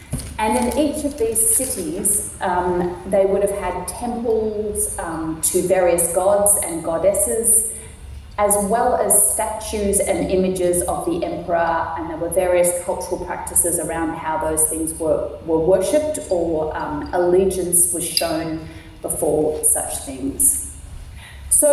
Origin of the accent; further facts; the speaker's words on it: South Africa; moved away; and I grew up in South Africa for the first part of my life